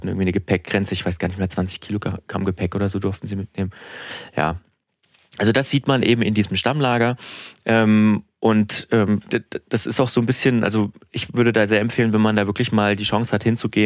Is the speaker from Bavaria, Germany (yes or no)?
no; Thuringia, Germany; ich komme aus Thüringen